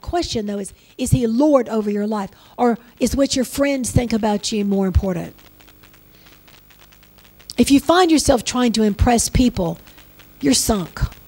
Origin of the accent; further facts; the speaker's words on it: Louisiana, United States; I'm from Louisiana, things like that.